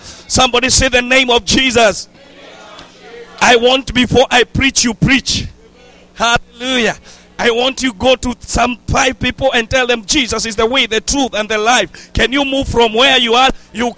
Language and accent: English; Nairobi, Kenya; I am from Nairobi, an area called Wangige. That is where I preach the gospel.